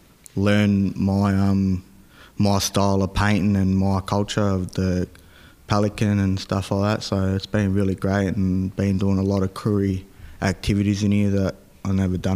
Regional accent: Victoria, Australia; I'm from Gippsland.

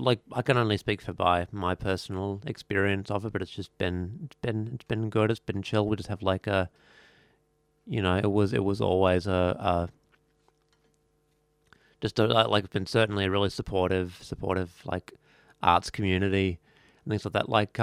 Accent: Tasmania, Australia; I did, yeah, yeah. I've lived there all my life, yeah.

